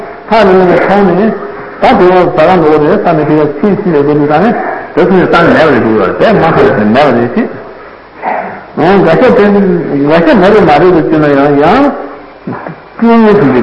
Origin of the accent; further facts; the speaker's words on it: Suzhou, Jiangsu, China; 苏州方面，真的我苏州人穷游银行